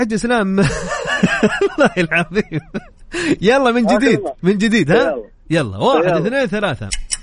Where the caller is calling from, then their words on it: Jeddah, Makkah Province, Saudi Arabia; أنا في جدة معك